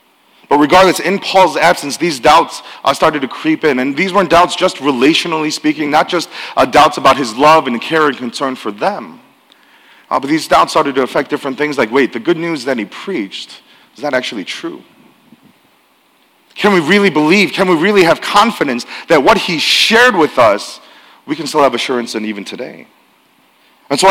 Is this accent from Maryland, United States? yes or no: no; Illinois, United States; also born or lived in Virginia; But I grew up in the Chicago suburbs, but actually my family ended up moving around quite a bit for my father's job.